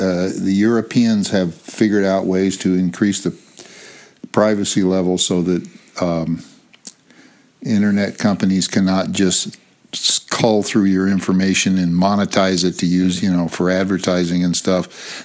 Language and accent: English; Los Angeles, California, United States; also born or lived in San Francisco; From 1943 to 1945, I was in San Francisco. From 1945 to 1960, I was in Los Angeles.